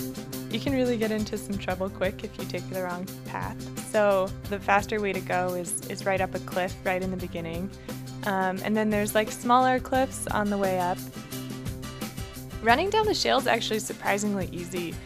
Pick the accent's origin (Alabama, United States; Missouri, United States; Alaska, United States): Alaska, United States; Seward; I'm from Seward. I grew up most of my life there.